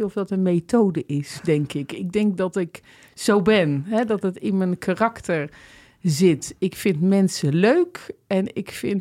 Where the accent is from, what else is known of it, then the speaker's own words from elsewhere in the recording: Netherlands; Dus wij als Nederlanders vinden altijd een goed gesprek belangrijk.